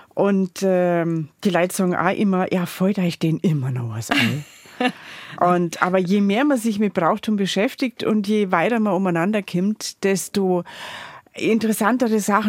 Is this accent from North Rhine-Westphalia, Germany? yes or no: no; Bavaria, Germany; muss man als Bayerin sagen